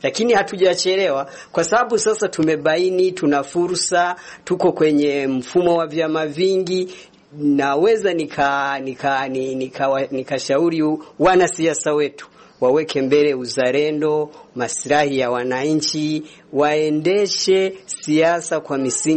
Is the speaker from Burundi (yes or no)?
yes; Burundi; Mimi kama Mrundi naweza nikachangia